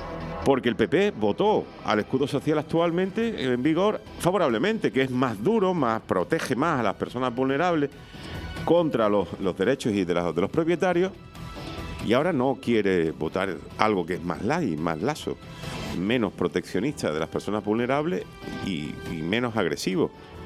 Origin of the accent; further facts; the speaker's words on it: Andalusia, Spain; la está liando parda en mi tierra natal, en Andalucía.